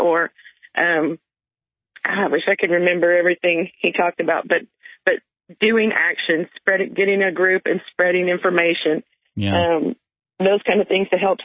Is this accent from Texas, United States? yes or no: yes; Texas, United States; I'm from West Texas